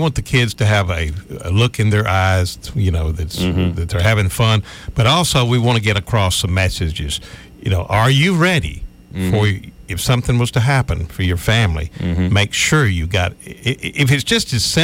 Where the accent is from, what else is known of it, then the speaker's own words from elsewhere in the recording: Chattanooga, Tennessee, United States; because where I grew up in Chattanooga, it was the Bob Brandy show.